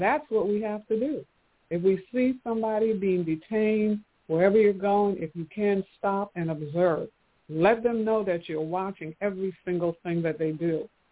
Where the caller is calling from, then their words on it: Atlanta, Georgia, United States; I'm calling from Atlanta.